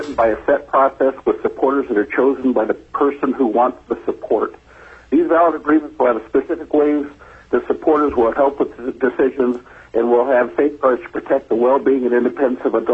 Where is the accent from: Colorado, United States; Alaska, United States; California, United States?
Alaska, United States; Fairbanks; I am from Fairbanks